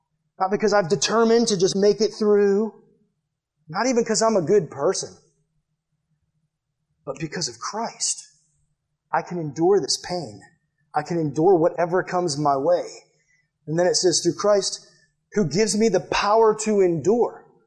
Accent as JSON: {"language": "English", "region": "Massachusetts", "country": "United States", "said": "I'm from Massachusetts, so New Hampshire's like way up high in the north, above Massachusetts."}